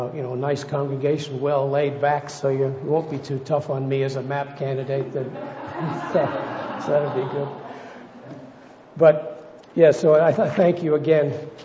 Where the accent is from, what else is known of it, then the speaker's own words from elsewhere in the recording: United States; now in Australia; I am in residence, but in citizenship, I'm still a citizen of the U.S. I've been in Australia for about 40-odd years. So I'm actually have been more in Australia than I was in the U.S.